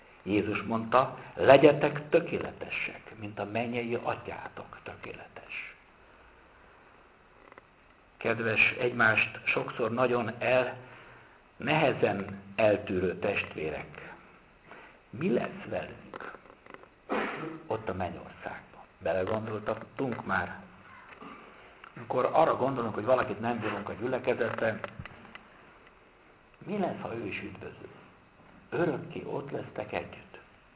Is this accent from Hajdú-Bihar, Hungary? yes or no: no; Nagytarcsa, Pest, Hungary; gyerekkoromban Nagytartsán, bár nem volt katolikus templom, meg nagyobb katolikus gyülekezet, csak evangélikusok voltak